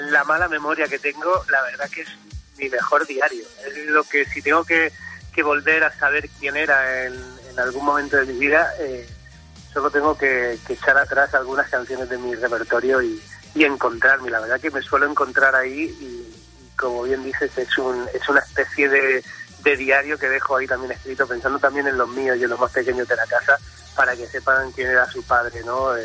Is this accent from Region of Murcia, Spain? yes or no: yes; Molina de Segura, Region of Murcia, Spain; vuelvo a mi casa por Navidad, como en el anuncio. Vuelvo a Murcia, a mi pueblo, a Molina de Segura, y lo celebro con mi familia, con mi madre, mis tías, mi hermano, cuñados, demás.